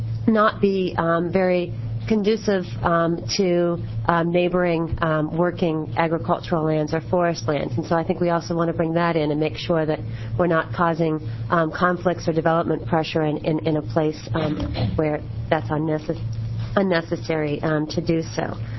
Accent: Oregon, United States; I grew up in Coos County.

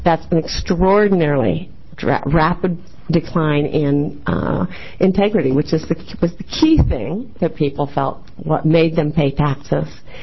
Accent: Portland, Oregon, United States; I'm from Portland, and I'm the facilitator for Tax Fairness Oregon.

